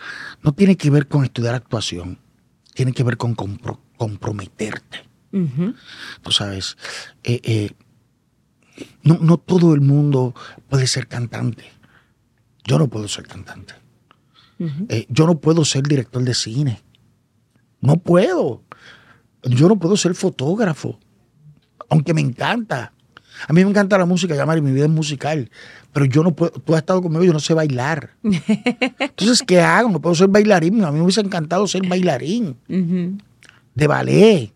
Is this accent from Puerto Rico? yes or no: yes; Isabela, Puerto Rico; Suelo bajar los finales porque en mi pueblo, en Isabela, hablamos alto y bajamos. ¿Dónde tú eres? Pues yo soy Isabela.